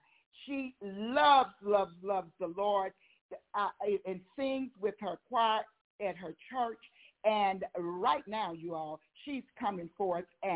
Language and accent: English; Mississippi, United States; Yes, I'm from Mississippi, but she is the queen of Mississippi.